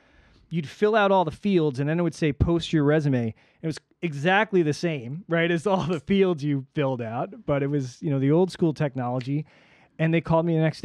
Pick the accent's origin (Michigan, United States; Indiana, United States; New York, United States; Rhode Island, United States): New York, United States; moved away; I am from Long Island. I've been out here a long time, probably about 15, 17 years. I actually came out for a girl, which was great.